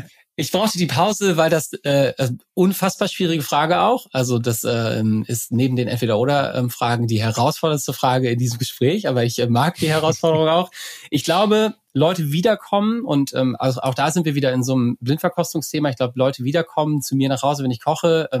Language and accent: German; Bremen, Germany; jetzt denke ich, ich bin Bremer